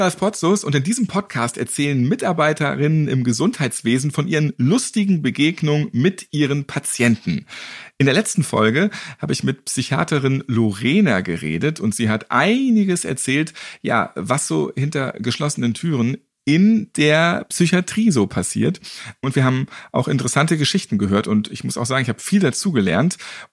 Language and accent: German; Hamburg, Germany; Ich bin ja auch Hamburger, da ist mir das Moin durchaus sehr vertraut.